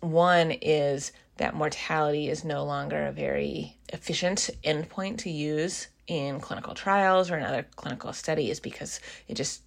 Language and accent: English; Seattle, Washington, United States; also born or lived in East Coast, United States; I am originally from the Seattle area and went to the East Coast of the U.S. for undergraduate and medical school and came back to Seattle for my pediatrics residency training